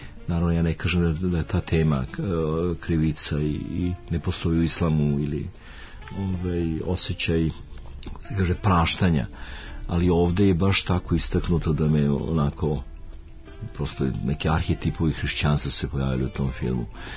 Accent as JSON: {"language": "Serbian", "country": "Serbia", "lives_now": "United States", "said": "ja kao Srbin u stranstvu, naravno da sam suočen u Americi"}